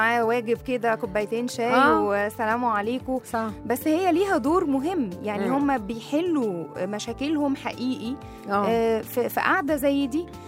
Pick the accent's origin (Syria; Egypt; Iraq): Egypt; أحلى قاعدة بتكون عندنا في مصر في البلكونة.